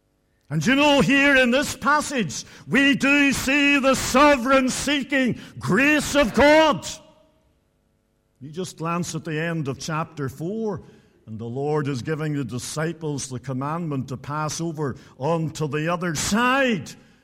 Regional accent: Donaghadee, Northern Ireland, United Kingdom; also born or lived in Bangor; 9 years of my childhood were spent in Donaghadee. I wasn't born into a Christian home, though my granny was a Christian.

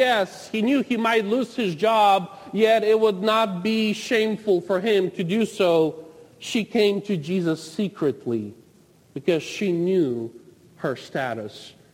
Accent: Ukraine; I remember growing up in Ukraine and being in the metro stations, in the subway stations there

